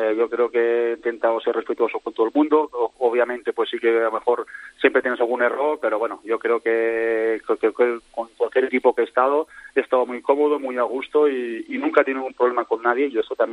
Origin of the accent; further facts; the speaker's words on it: Tàrrega, Catalonia, Spain; los de mi pueblo me están apretando para que juegue el último año en Tárrega